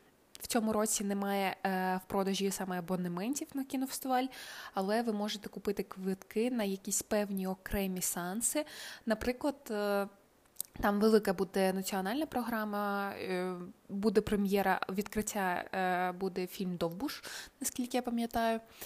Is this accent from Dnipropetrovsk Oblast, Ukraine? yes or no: no; Odesa, Odesa Oblast, Ukraine; Не треба забувати, що я з Одеси